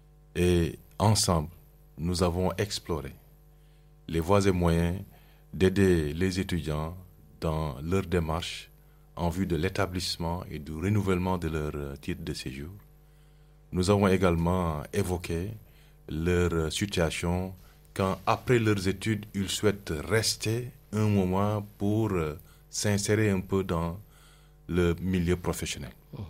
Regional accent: Paris, Île-de-France, France; puisque moi je viens de Paris et sur l'île de France

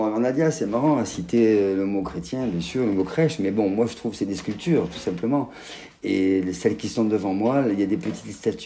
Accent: Marseille, Provence-Alpes-Côte d'Azur, France; moi, je ne suis pas d'Aveyron, je suis de Marseille

